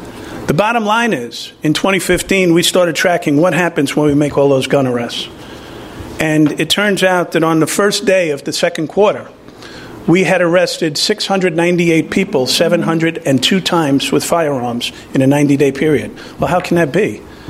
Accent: Ireland; I'm a Taurus, I'm a linebacker, and I'm Irish.

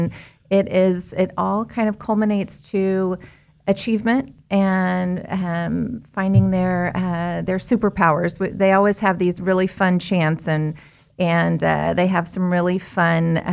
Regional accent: Wichita, Kansas, United States; I'm from Wichita, Kansas.

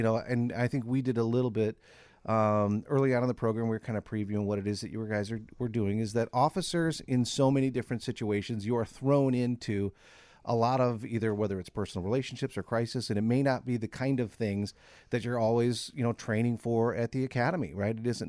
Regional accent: Chicago, Illinois, United States; and then you think to yourself, you know, I'm from Chicago.

